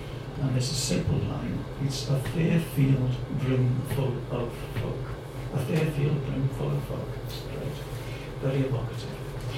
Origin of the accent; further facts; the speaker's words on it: Welsh border, United Kingdom; Many border people, I'm a bit of a split personality. I'm neither Welsh, I'm neither English, I'm a border person. And I think what that means is I can pronounce Welsh place names.